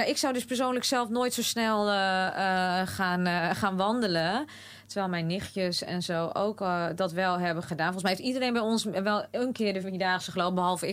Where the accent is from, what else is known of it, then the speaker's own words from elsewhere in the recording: Steggerda, Friesland, Netherlands; het is een loopje van het naburige dorp naar het dorp Steggera, waar ik vandaan kom. En dat hoeft niet altijd in de stad te zijn. En dan loop ik daar, omdat ik daar opgegroeid ben.